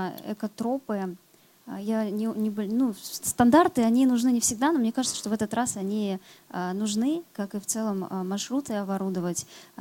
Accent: Kazan, Tatarstan, Russia; born there; Я родилась в Казани, и для меня Поволжье, тоже равнины, реки, тоже очень близки.

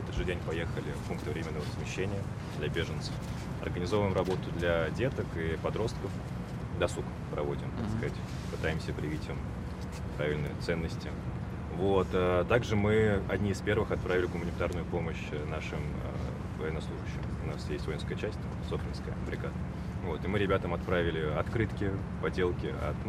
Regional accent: Moscow Oblast, Russia; я из Подмосковья.

